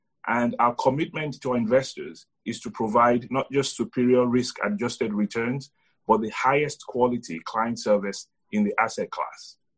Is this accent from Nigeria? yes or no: yes; Nigeria; now in Connecticut, United States; I grew up in Nigeria. I have lived in Connecticut now for the better part of the last 30 years.